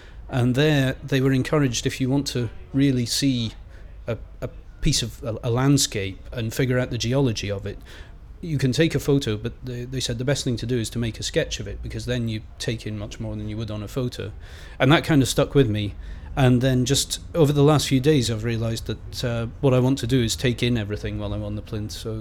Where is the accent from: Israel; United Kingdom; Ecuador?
United Kingdom; Aberdeen, Scotland; moved away as an adult; now in London, United Kingdom; Yeah, I've been in Aberdeen and brought up in Aberdeen till I was 18. And then, I mean, my family still live in Aberdeen, so I'm still back in Aberdeen a lot.